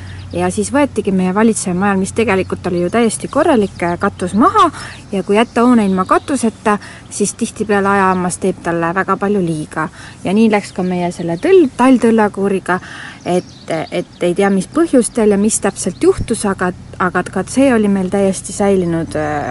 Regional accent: Nõo, Tartu County, Estonia; ma olen siis Nõost pärit siit lähedalt, siis 5 kilomeetrit

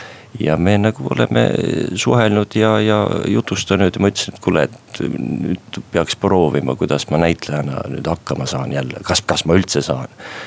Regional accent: Tallinn, Harju County, Estonia; now in Moscow, Russia; Tallinn on ikka minu kodulinn

